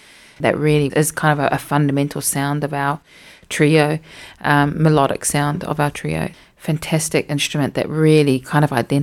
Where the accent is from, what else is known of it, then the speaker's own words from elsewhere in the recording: New Zealand; I'm from Aotearoa, New Zealand.